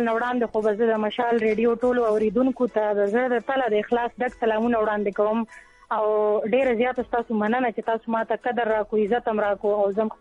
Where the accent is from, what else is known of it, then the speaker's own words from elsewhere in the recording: Peshawar, Khyber Pakhtunkhwa, Pakistan; now in Islamabad, Pakistan; موږ خاص ته پیښور یو خو زما رونه دلته جاب کوي اسلام آباد کې، نه ځکه موږ بس اسلام آباد کې ژوند کوو، د 13 لسو 11 کالو نه موږ اسلام آباد کې ژوند کوو.